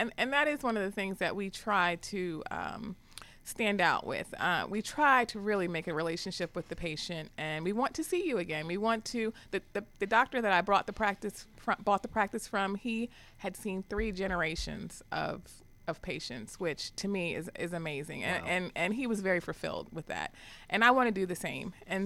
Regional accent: Wilmington, Delaware, United States; I had a very influential dentist and orthodontist combo when I was growing up in Wilmington, Delaware.

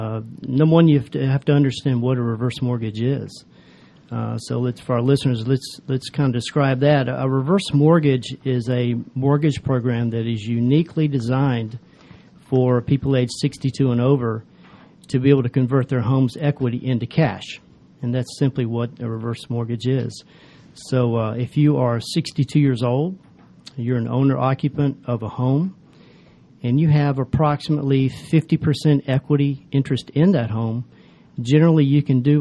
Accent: Doraville, Georgia, United States; I am. Grew up right here in Atlanta. I grew up in Doraville, to be exact, and stay here.

